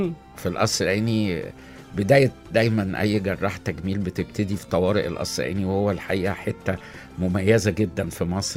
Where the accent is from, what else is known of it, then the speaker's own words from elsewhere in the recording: England, United Kingdom; وأنا قضيت طفولتي ابتدائي في إنجلترا.